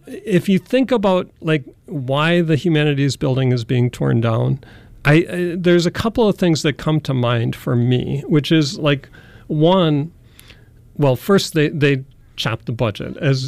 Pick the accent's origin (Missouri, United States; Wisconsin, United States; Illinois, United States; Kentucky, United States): Wisconsin, United States; Madison; and then I returned to my hometown, which is Madison, and I got a master's degree here